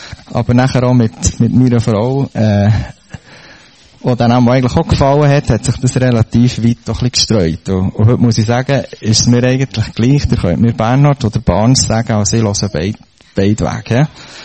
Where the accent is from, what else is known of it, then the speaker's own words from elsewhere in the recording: Heiligenschwendi, Bern, Switzerland; Ich bin aufgewachsen in Heiligen Schwendi, habe zwei Schwestern, zwei Jüngere, die jedes Jahr und eineinhalb Jahr jünger sind. Wir sind in dem Sinn gläubige Familie gsi, also die Eltern, Grosseltern